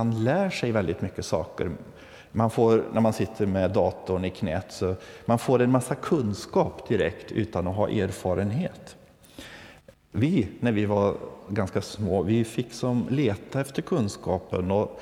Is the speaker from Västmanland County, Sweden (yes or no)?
no; Värmland, Sweden; Jag är från Värmland, sydvästra Värmland, utanför Karlstad.